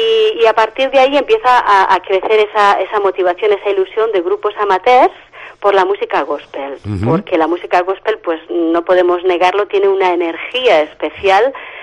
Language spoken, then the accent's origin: Spanish; Carcastillo, Navarre, Spain; yo soy ribereña, yo soy de Carcastillo.